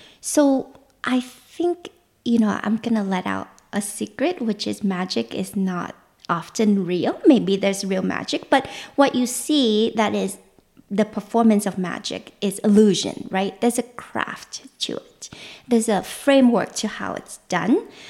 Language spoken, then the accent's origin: English; Vietnam; this goes back to my early childhood growing up in Vietnam.